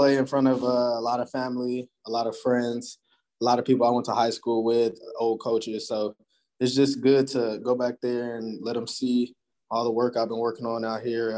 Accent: Texas, United States; hey, you're from Texas, I'm from Texas, you're trying to be roommates type of thing.

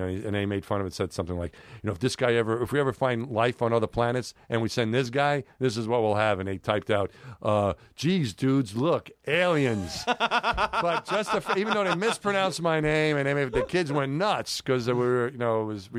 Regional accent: New York City, New York, United States; New York City, when I was growing up in New York, it's a lot different.

